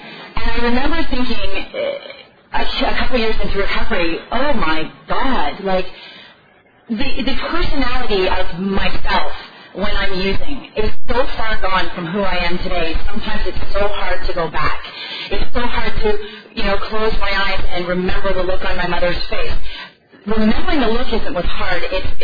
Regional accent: Stratford, Ontario, Canada; I grew up in Stratford, Ontario.

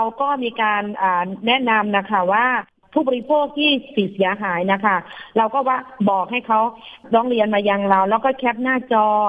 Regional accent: Roi Et, Thailand; ร้อยเอ็ดที่เราทำได้เพราะว่าเราเป็นคนร้อยเอ็ด

